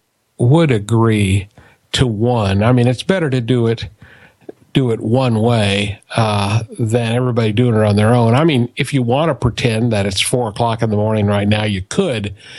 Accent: Midwest, United States; I grew up in the Midwest where everything's agricultural

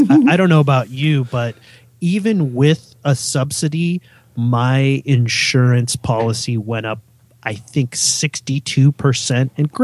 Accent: San Jose, California, United States; I am actually from California, San Jose, California.

